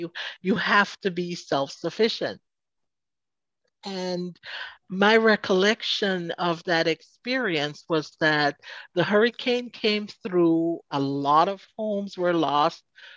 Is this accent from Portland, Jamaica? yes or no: yes; Portland, Jamaica; now in United States; I was born and raised in Jamaica, didn't migrate to the United States until 1984. So I spent most of my childhood in Portland, Jamaica